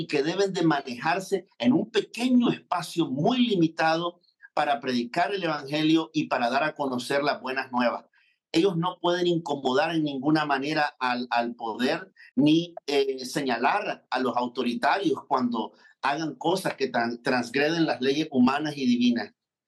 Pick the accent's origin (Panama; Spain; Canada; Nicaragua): Nicaragua